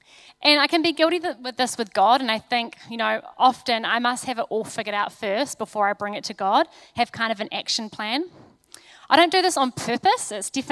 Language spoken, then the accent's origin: English; Nelson, New Zealand; also born or lived in Wellington; now in Auckland, New Zealand; I was born in Wellington, which is a pretty special place. And I left there when I was four and moved to Nelson. That's where I had a chunk of my life.